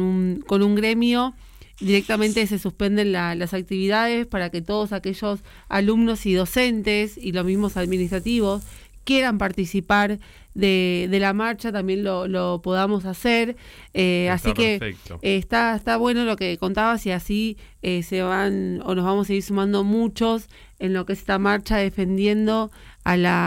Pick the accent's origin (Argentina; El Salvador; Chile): Argentina; una entidad que nos atraviesa a muchos como argentinos